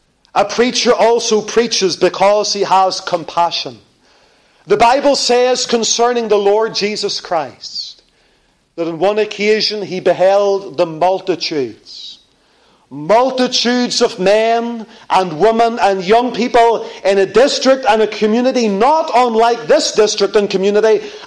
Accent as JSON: {"language": "English", "town": "Lisburn", "region": "Northern Ireland", "country": "United Kingdom", "said": "I came from Lisburn. Some people think I came from Belfast, but I came from Lisburn, okay?"}